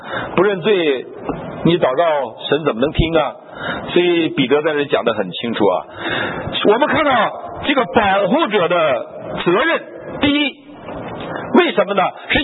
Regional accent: China

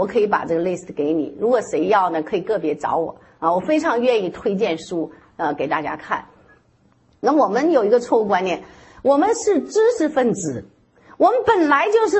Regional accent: China; 我们从中国来的

